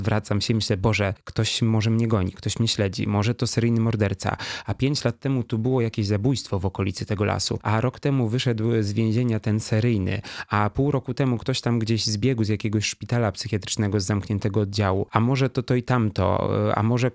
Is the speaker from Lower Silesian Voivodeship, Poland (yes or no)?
yes; Bolesławiec, Lower Silesian Voivodeship, Poland; Nie bezpośrednio w Karkonoszach, bo w Bolesławcu, to jest moje rodzinne miasto